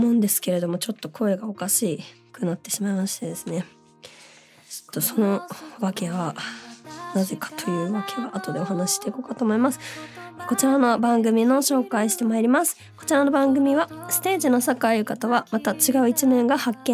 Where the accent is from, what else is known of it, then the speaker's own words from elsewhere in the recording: Saitama, Japan; 自分の地元の埼玉でももっと活動を広げたいなって思って